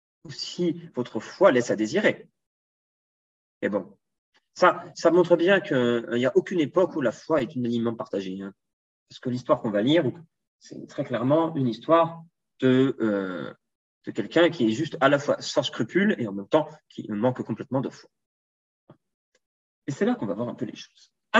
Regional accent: the Alps, France; alors comme je viens des Alpes, j'ai aucun scrupule à le dire

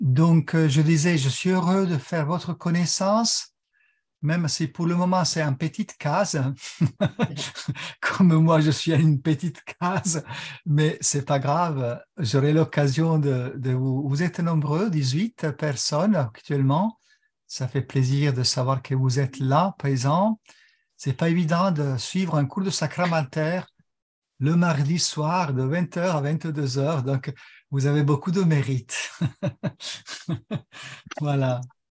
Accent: Turin, Piedmont, Italy; French is a second language; now in France; l'accent que vous entendez sûrement, je suis italien d'origine. Donc, ma région d'origine, c'est le Piémont. Je suis né à Turin. Et donc, je suis arrivé en France pour rentrer au monastère.

